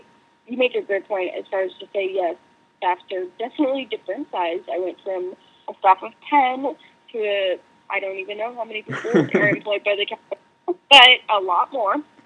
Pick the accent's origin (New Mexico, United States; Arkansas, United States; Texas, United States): New Mexico, United States; I grew up in New Mexico where there's no professional sports team.